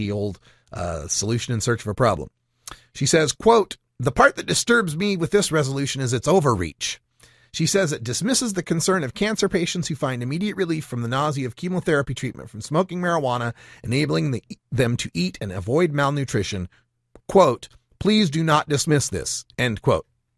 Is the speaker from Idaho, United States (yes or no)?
yes; Idaho, United States; we're headed back to my home state of Idaho